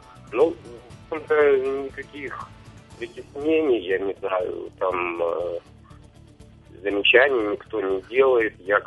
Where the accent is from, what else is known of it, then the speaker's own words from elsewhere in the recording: Crimea, Ukraine; меня сразу вычислили, что я крымчанин. И стало так даже, наверное, приятно, потому что все говорят, вы говорите на чистом русском языке.